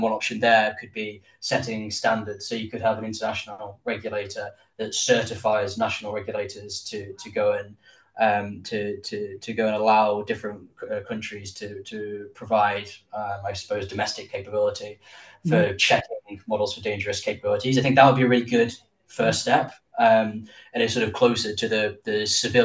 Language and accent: English; England, United Kingdom; of course I'm English